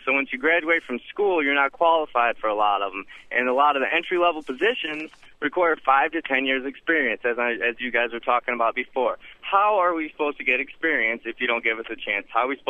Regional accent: Waterford, Michigan, United States; I now work at a car wash in Farmington Hills. I'm from Waterford. I drive out here.

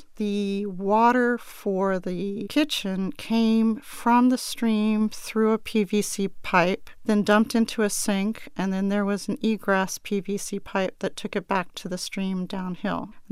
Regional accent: Washington, District of Columbia, United States; from Washington, D.C., and my six words are, yes, I'm tobacco picking white trash.

